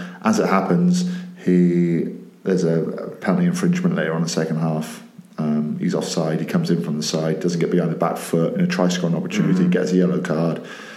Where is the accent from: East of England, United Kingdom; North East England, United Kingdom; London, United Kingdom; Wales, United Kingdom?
Wales, United Kingdom; We'll touch on the two Welsh teams playing, because I'm Welsh